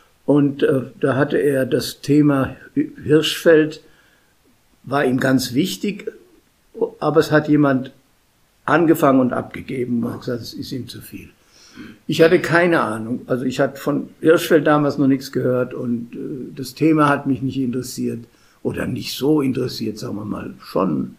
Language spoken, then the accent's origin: German; Munich, Bavaria, Germany; als Münchner ist man eher woanders hin orientiert